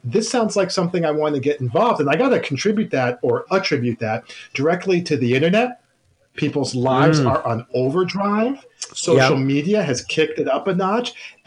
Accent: the North, United States; I'm originally from the North. … I live down south here now

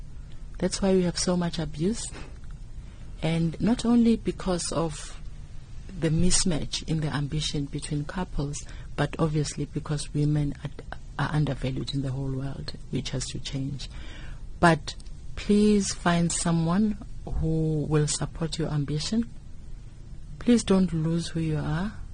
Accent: Westville, KwaZulu-Natal, South Africa; born there; I was born in Westville.

